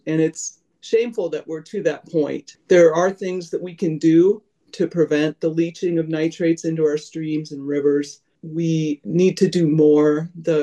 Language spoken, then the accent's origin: English; Ames, Iowa, United States; Ames is my hometown.